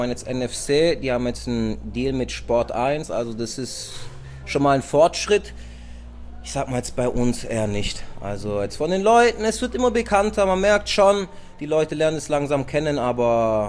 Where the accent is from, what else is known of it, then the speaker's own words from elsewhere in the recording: Germany; born there; Ich bin halb Brasilianer, halb Deutscher. Also mein Vater ist Brasilianer, meine Mutter ist Deutscher. Ich bin aber in Deutschland geboren.